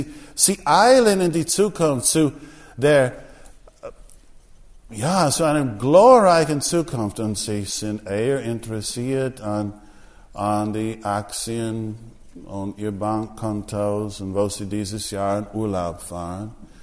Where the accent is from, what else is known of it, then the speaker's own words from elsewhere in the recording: United States; bin Amerikaner und ich sage, ich hätte gerne einen Hamburger.